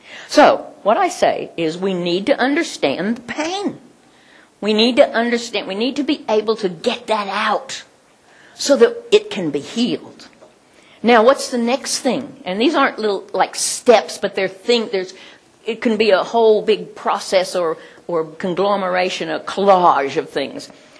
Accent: Oklahoma, United States; And when I was a kid, we used to walk along the riverbanks, and because I grew up in Indian Territory.

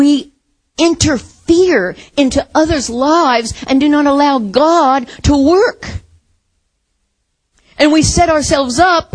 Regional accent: United States; You know, I was brought up in America and we don't ask that kind of question.

